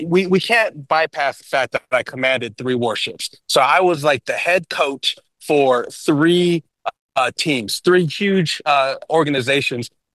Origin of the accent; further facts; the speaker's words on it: San Diego, California, United States; I'm a Charger fan, born and raised in San Diego.